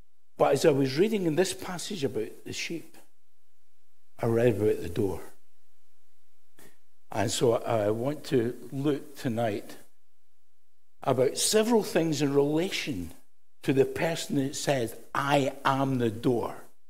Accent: Scotland, United Kingdom; as only a Scot can actually do, to say to you. And one of the things that we do in Scotland is we first foot.

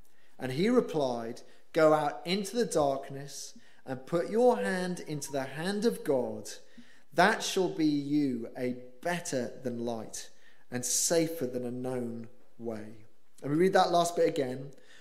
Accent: Wales, United Kingdom; I'm from a different country. I'm from Wales, which is part of the United Kingdom.

